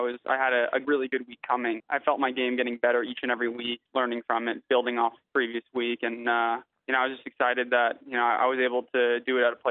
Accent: United States; Ideally, I'd love to play in the U.S., you know, being an American, but I'm enjoying my time in Europe and in Asia

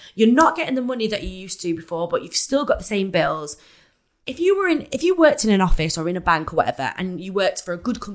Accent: Manchester, North West England, United Kingdom; I'm from Manchester

